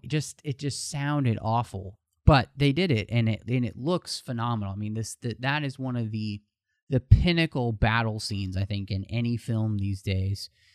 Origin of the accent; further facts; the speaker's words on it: Texas, United States; And the other thing to me, and I am originally from Texas